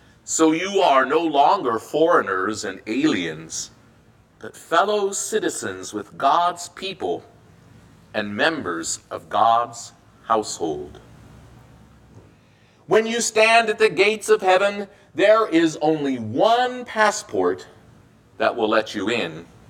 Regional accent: United States; my American passport. It's essential that I keep my passport with me so that I can get back into my home country.

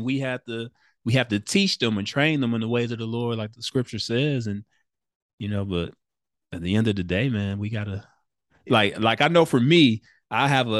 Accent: Detroit, Michigan, United States; Like, I grew up in Detroit, Michigan, you know, west side of Detroit.

